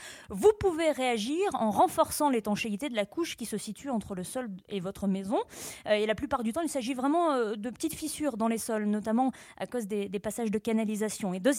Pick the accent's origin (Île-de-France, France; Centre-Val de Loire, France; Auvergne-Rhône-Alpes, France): Auvergne-Rhône-Alpes, France; comme chez moi en Auvergne